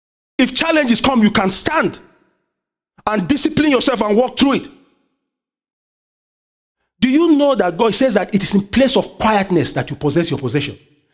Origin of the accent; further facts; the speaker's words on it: Nigeria; I have a friend in my high school. And then one day, secondary school, we call it where I grew up in Nigeria.